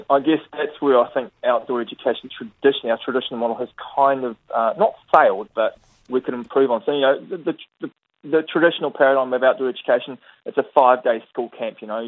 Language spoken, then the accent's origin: English; Dunedin, Otago, New Zealand; I grew up in Dunedin, plenty of outdoor adventure venues close by, Queenstown, Wanaka, within a weekend's drive.